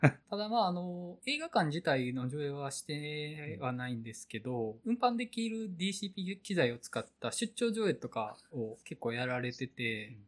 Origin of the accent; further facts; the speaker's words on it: Awaji, Hyogo, Japan; 僕と原口さんの出身地である兵庫県の淡路島